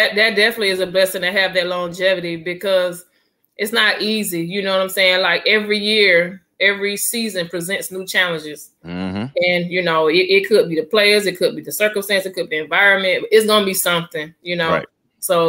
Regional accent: Midway, Florida, United States; I'm from Midway, Florida, small city outside of Tallahassee, Florida, in between Tallahassee and Quincy.

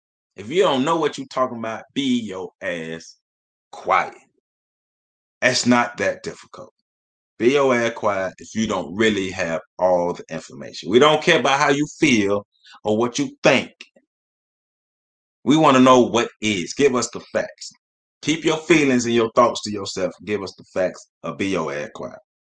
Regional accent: Tallahassee, Florida, United States; I'm from Roberts Avenue, Tallahassee, Florida.

